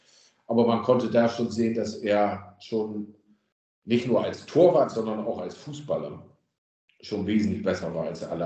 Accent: Großenkneten, Lower Saxony, Germany; Also ich komme aus Großen Kneten, da wirst du höchstwahrscheinlich gar nicht wissen, wo das liegt. Das ist im Landkreis, Oldenburg.

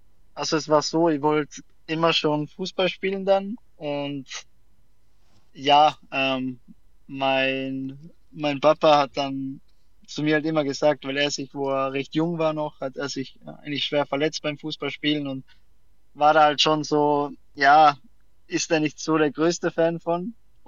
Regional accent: Innsbruck, Tyrol, Austria; oder ursprünglich sind wir beide aus Tirol, ich aus Innsbruck, sie aus Seefeld.

